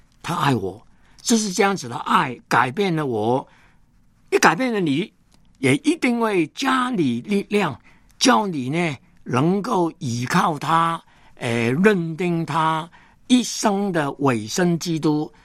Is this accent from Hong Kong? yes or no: yes; Hong Kong; 我本来是一个香港人，但是呢，神把我完全改变，给我一个中国心